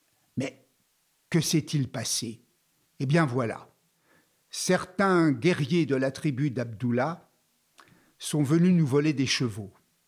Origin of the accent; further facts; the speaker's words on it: Algeria; Chez nous, en Algérie, les anciens ont l'habitude de raconter ce conte aux enfants